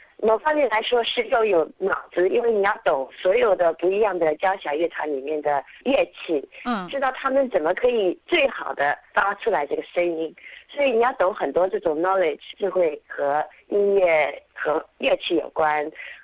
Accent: New Zealand; moved away as an adult; also born or lived in Shanghai, China / Melbourne, Australia; 我是在上海出生的，5岁和爸爸妈妈去新西兰，新西兰长大，然后我在新西兰读了音乐，在奥克兰大学，然后在21岁的时候我搬到墨尔本

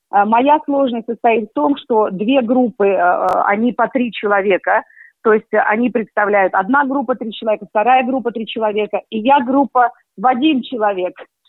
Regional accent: Russia; Я горда вообще тем, что я родилась и выросла в России, что я русский человек

